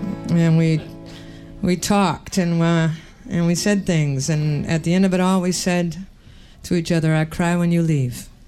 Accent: Minnesota, United States; also born or lived in California; I grew up in Minnesota. I was born in California. Grew up in the Twin Cities, suburb of the Twin Cities, actually, and lived in Minneapolis most of my adult life

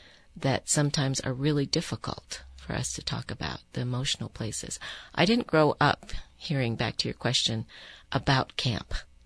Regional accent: Des Moines, Iowa, United States; I grew up in Des Moines, Iowa.

